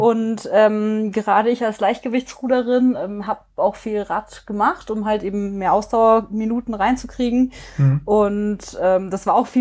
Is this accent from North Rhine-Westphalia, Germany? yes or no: no; Würzburg, Bavaria, Germany; Ich bin ursprünglich aus Deutschland, aus Würzburg. Ich bin 27 Jahre alt.